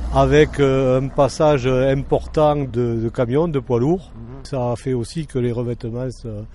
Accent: Sébazac, Occitanie, France; j'ai 70 ans, mais enfin je l'ai connu, j'ai vécu à cette époque-là à Sébazac, puisque je suis originaire de Sébazac.

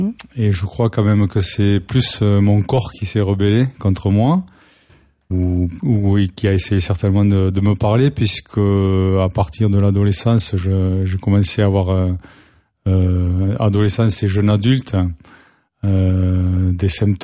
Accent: Grenade-sur-Garonne, Occitanie, France; Voilà, je suis toulousain pur sucre.

